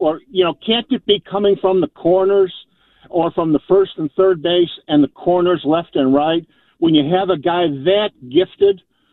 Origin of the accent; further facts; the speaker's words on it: Chicago, Illinois, United States; I grew up in Chicago watching a horrible Cub team